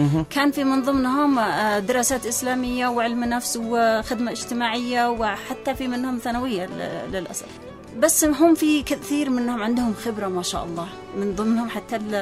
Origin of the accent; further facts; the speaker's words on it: Yemen; عندنا في اليمن